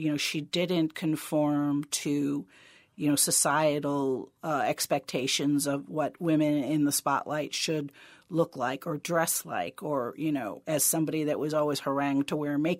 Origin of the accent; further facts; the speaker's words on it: East Coast, United States; which I'm from the East Coast, so I can hear it.